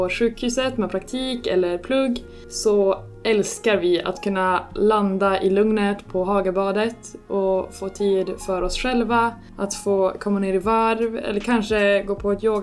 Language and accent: Swedish; Luleå, Norrbotten County, Sweden; Jag är född och uppväxten i Luleå